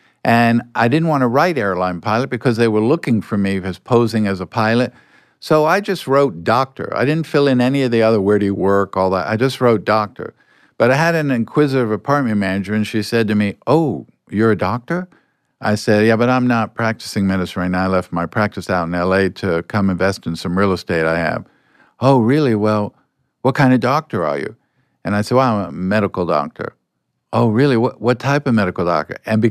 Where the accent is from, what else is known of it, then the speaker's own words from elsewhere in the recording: Alabama, United States; accent: Southern; Oh, yeah, I was born and raised in Alabama.